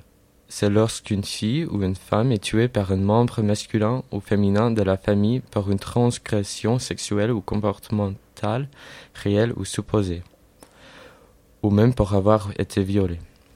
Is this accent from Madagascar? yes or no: no; United States; et je viens des États-Unis.